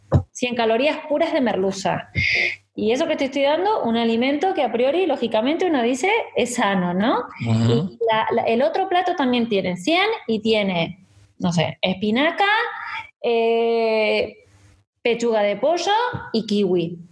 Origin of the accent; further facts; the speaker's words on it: Galicia, Spain; como dicen aquí, como gallega